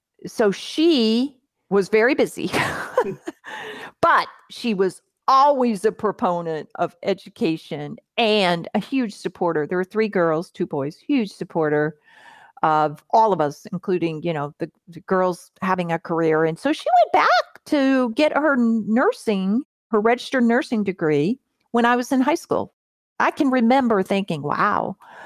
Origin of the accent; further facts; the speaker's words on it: Mableton, Georgia, United States; But, you know, I grew up in Georgia, in Mableton, Georgia. We were a poor family.